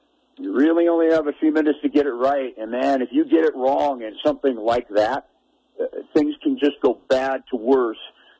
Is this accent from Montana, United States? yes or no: yes; Anaconda, Montana, United States; I'm fortunate to grow up in a small town, born and raised in Anaconda